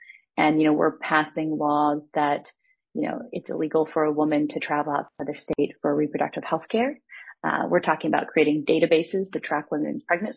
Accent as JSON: {"language": "English", "region": "Oklahoma", "country": "United States", "tie": "born or raised there", "said": "So, you know, poor kid from Oklahoma, my hometown has the lowest life expectancy in the United States. due to a number of reasons that you can imagine, just, you know, being a rural community, daughter of an ag teacher."}